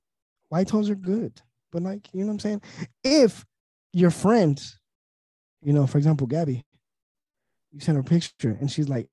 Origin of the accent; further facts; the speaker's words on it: Colombia; accent: Colombian; aside from me because of my Colombian accent